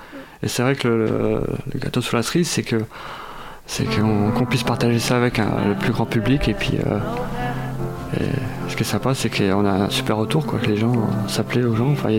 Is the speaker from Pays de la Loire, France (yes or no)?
no; Lille, Hauts-de-France, France; now in La Rochelle, France; Moi, je suis originaire de Lille, en fait, dans le Nord.